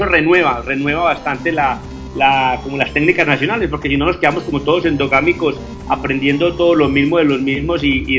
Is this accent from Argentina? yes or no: no; Colombia; Mientras que en Colombia nosotros como que nos contentamos como en una primera nivel de la cosa